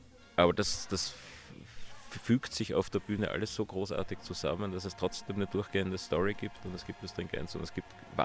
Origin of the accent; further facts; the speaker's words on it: Vienna, Austria; Ich bin Wiener.